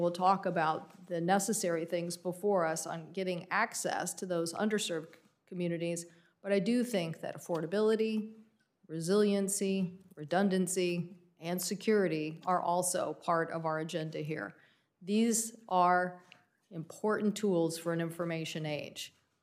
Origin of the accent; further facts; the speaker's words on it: Washington, United States; The stories that I hear from my home state in Washington are heartbreaking.